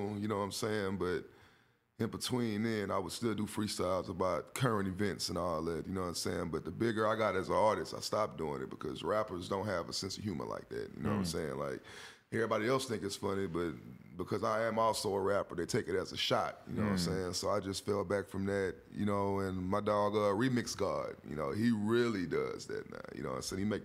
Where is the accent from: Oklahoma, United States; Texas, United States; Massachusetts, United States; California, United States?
Texas, United States; Houston; I'm from Houston, north side, Studiewood. You know what I'm saying? That's a hood on the north side. And north side of Houston.